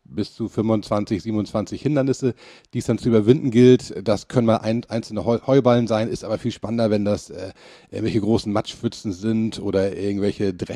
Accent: Heide, Schleswig-Holstein, Germany; Von der Nordseeküste komme ich, da war mein Vater früher stationiert. Da bin ich geboren und aufgewachsen bis zur ersten Klasse.

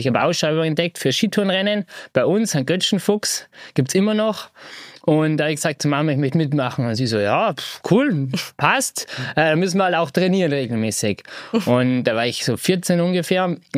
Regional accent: Bad Reichenhall, Bavaria, Germany; Ja, also ich bin … Ich komme aus dem Süden Deutschlands, aus dem Berchtesgadener Land, genau gesagt aus Reichenhall.

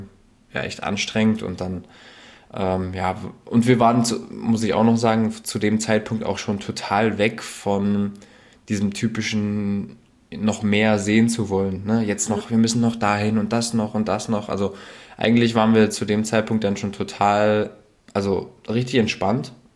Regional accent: Germany; Angesprochen und gefragt, wo wir herkommen, auf Englisch. Und wir meinten, wir kommen aus Deutschland.

